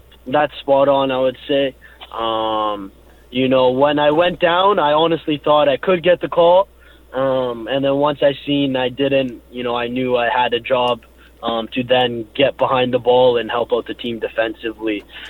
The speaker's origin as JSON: {"language": "English", "country": "Canada", "tie": "born or raised there", "said": "You know, obviously growing up in Canada, that's always a thing."}